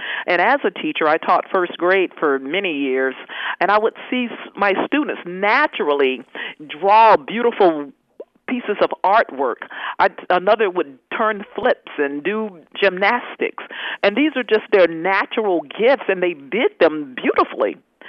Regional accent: Mississippi, United States; when I grew up in Mississippi, I would hear my grandmother say, and I'm a Southern girl, y'all

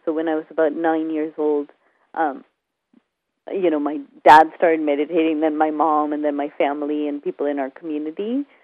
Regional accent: Boston, Massachusetts, United States; also born or lived in India; So my when I grew up in Boston, when my mother got pregnant, my dad was a resident in a hospital that where he couldn't afford to even have me at that time. So actually, I was born in India

